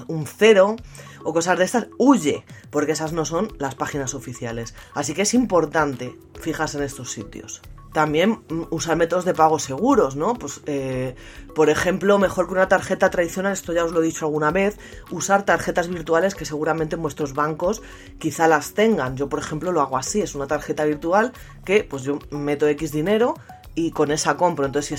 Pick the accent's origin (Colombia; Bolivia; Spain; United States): Spain